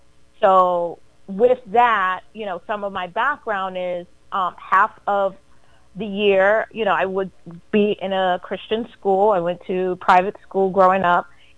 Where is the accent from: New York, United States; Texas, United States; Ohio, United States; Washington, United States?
New York, United States; moved away; So I am originally from New York, like a lot of people that live here in Florida now.